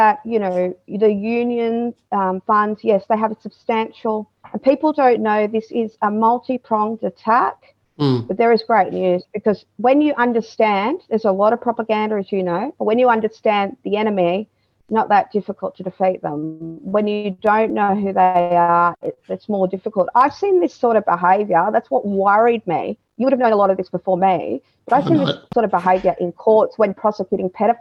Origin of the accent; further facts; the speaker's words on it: Australia; And that was a result of a few of us Australians, I'm an Australian first, with Aboriginal heritage, undermining the major actors in this.